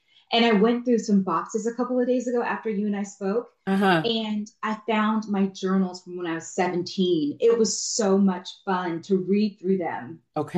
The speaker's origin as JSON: {"language": "English", "town": "Albany", "region": "Georgia", "country": "United States", "tie": "born there", "also_born_or_lived": "Germany", "said": "I was born in Georgia, in Albany"}